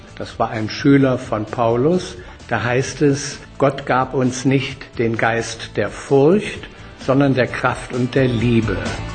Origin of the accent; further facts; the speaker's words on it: East Germany, Germany; Ich stamme aus der DDR und habe da Kirchenverfolgung und Schwierigkeiten erlebt.